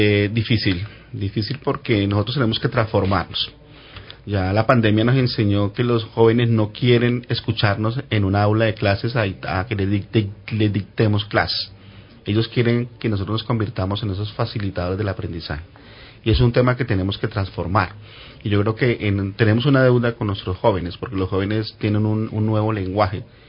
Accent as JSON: {"language": "Spanish", "region": "Tolima", "country": "Colombia", "said": "soy tolimense. Y no solamente tolimense por la música y por el hecho de haber nacido en el Tolima, sino identificarnos regionalmente."}